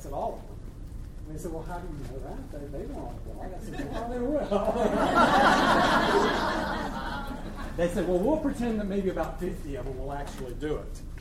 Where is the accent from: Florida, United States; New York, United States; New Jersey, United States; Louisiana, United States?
Florida, United States; Pensacola; And then the hurricane hit Pensacola, Florida, my hometown, where my mom and all the family lives down here.